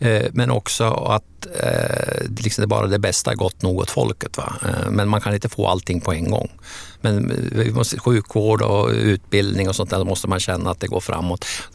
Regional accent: Hamrången, Gävleborg County, Sweden; Men ändå, vi är rätt långsinta där uppe i Hamrången, va?

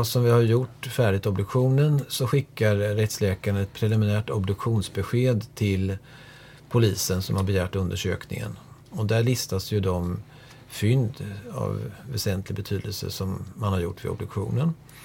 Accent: Linköping, Östergötland, Sweden; Jag kommer för övrigt från Linköping.

